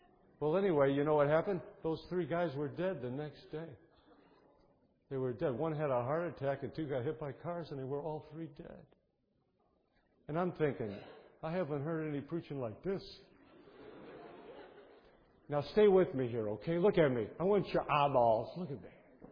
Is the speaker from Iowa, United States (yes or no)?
no; Chicago, Illinois, United States; I'm from Chicago, Illinois, and I'm not a Baptist.